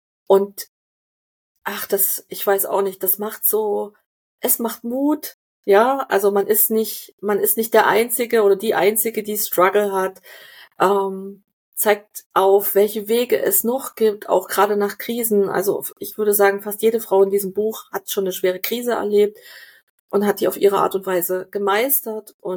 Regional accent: Ukraine; now in Dresden, Germany; Ich stamme aus der Ukraine

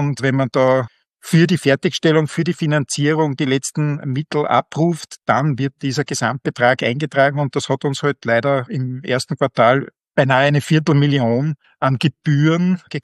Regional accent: Austria; bei uns in Österreich wird also vom Voll- und Teilanwendungsbereich gesprochen

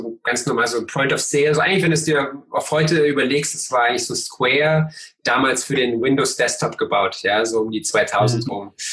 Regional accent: Cottbus, Brandenburg, Germany; du, ich bin in Cottbus aufgewachsen

